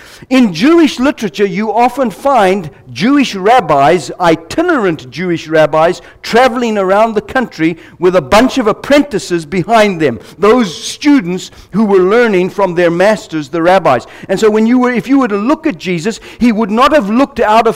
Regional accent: Zimbabwe; born there; also born or lived in Ireland / England; When I look at myself, I'm born in Zimbabwe. Not born in Ireland, and I'm not born in England. I'm born in Africa.

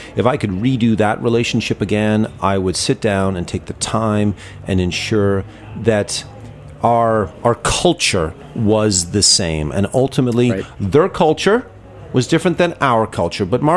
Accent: Toronto, Ontario, Canada; It was me reverting back to where I grew up in Toronto at a formal Italian restaurant.

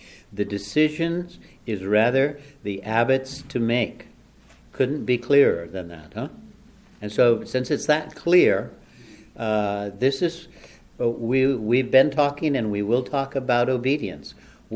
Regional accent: United States; But we come from this culture of ours. We're American monks.

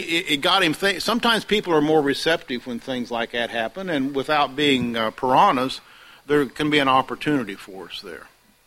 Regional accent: Martinsville, United States; I remember when I was growing up in Martinsville

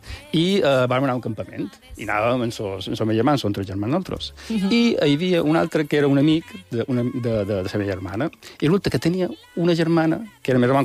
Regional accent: Palma, Balearic Islands, Spain; Jo som de Palma i visc a Esportles.

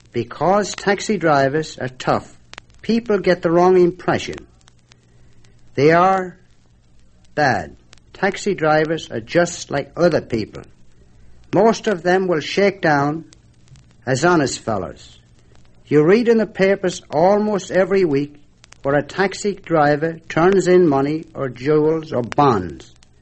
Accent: Ireland; moved away as an adult; I was born and raised in Ireland and lived there until I was 19 years old. I came to this country in 1913, where I held several jobs to earn a few dollars before enlisting in World War Number 1.

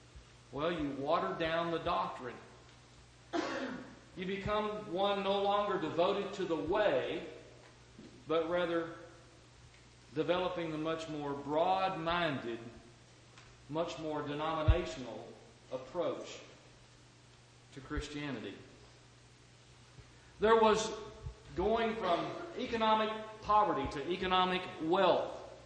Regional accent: Dallas, Texas, United States; I remember in the early 60s, growing up in South Dallas

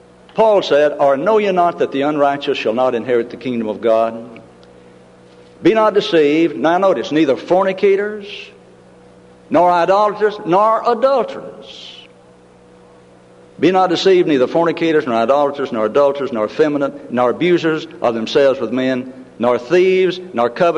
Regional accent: Tennessee, United States; Now, I grew up in Middle Tennessee, where I used to hear this statement.

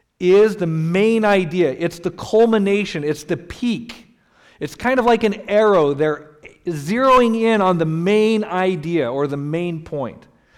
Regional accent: Colorado, United States; I grew up in Colorado, so I use lots of Rocky Mountain illustrations.

